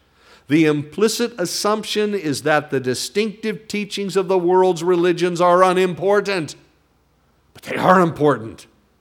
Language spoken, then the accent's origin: English; Ireland; I'm Irish to the core